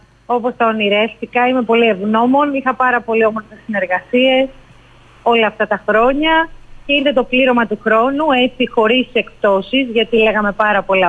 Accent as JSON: {"language": "Greek", "town": "Apeiranthos", "region": "South Aegean", "country": "Greece", "tie": "born or raised there", "said": "και στην ιδιαίτερη πατρίδα μου την Άξο. Συγκεκριμένα την Απείρανθο, που είναι ένα πολύ όμορφο χωριό."}